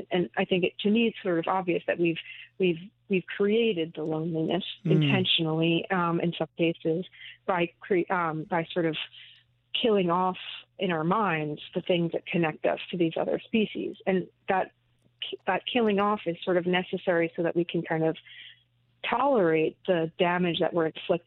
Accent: United States; our culture, as I'm an American, you know, is one of like human exceptionalism, right?

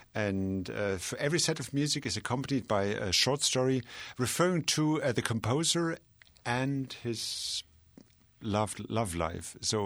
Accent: Germany; funny enough, I grew up in Germany

